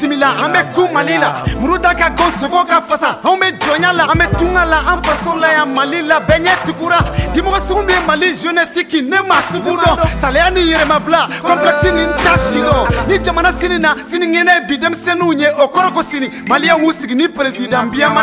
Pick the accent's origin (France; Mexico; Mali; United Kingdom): Mali; On est malien pour participer au bon développement de ce pays.